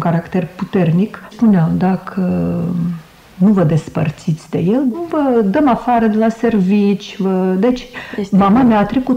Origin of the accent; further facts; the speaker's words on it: Russia; Romanian is a second language; Nici nimeni nici nu știa că eu sunt rusoaică, numai colegii din clasă, tot mă numeau rusoaică